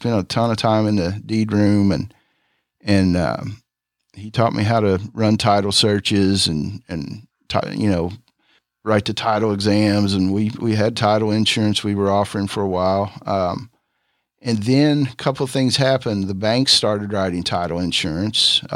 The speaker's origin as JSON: {"language": "English", "town": "Vanceburg", "region": "Kentucky", "country": "United States", "tie": "born or raised there", "said": "My hometown is Vanceburg, Kentucky"}